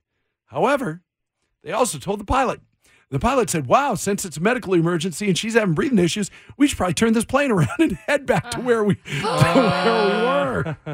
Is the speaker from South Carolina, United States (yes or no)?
no; Washington, United States; I am from Washington.